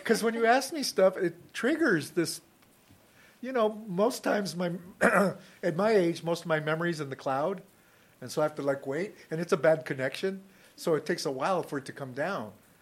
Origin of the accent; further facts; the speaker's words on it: Bakersfield, California, United States; I was from Bakersfield, but we never went anywhere. You know, I grew up with a family of 10.